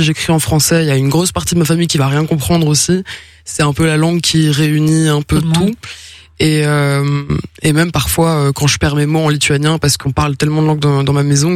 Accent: Brussels, Belgium; born there; first language Lithuanian; French is a second language; C'est le lituanien. Bon, comme je suis née à Bruxelles, c'est quand même aussi le français.

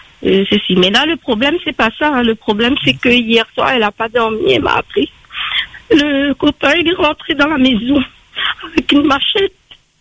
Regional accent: Réunion, France; Et nous, on est de la Réunion.

